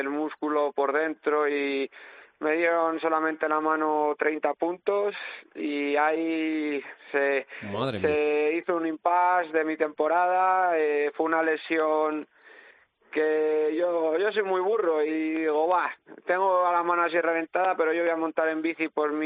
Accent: Carbonero el Mayor, Castile and León, Spain; me siento orgulloso de ser de Carbonero y de Segovia. Aquí en mi pueblo, a pesar de un pueblo pequeño, tiene su encanto con nuestro buen jamón

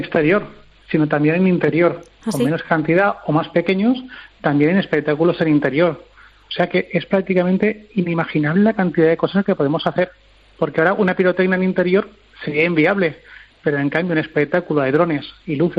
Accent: Valencian Community, Spain; Yo, como buen valenciano, me encanta la pólvora, me encantan, ¿sí?, las fallas

